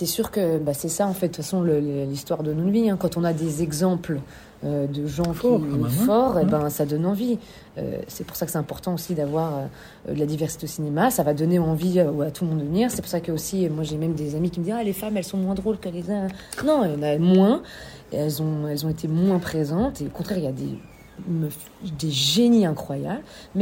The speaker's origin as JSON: {"language": "French", "country": "Switzerland", "said": "Je suis métissée aussi. Après, je viens de Suisse et je suis belge."}